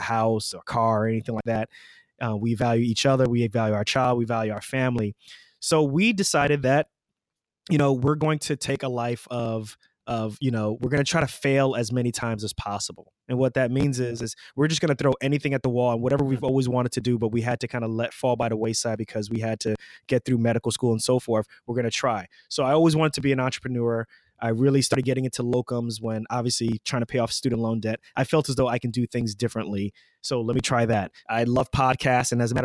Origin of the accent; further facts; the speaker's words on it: New York, New Jersey area, United States; We're both from the New York, New Jersey area.